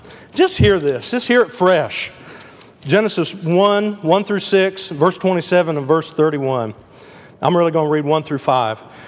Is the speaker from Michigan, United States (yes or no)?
yes; Michigan, United States; I don't know where anything is. I'm from Michigan.